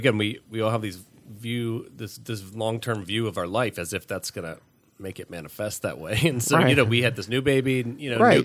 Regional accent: the South, United States; moved away as an adult; now in California, United States; That was part of why we moved from the South, where we're both from, to California about 15 years ago.

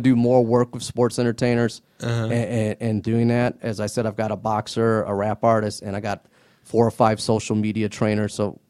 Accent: Indiana, United States; No, I tell you what, I grew up in Northern Indiana. I'm a basketball fiend.

